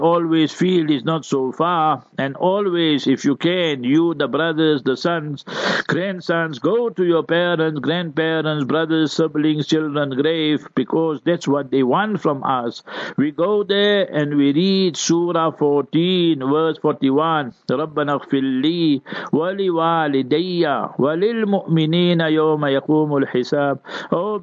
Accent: Heidelberg, Gauteng, South Africa; Saturday I decided we go to Heidelberg. Long I didn't go to my hometown.

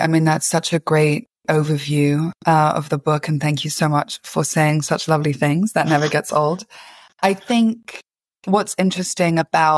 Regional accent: Kenya; also born or lived in Cape Town, South Africa; growing up in Kenya, when I would go home to the village where my father is from, they would say Muzungu, which means white person.

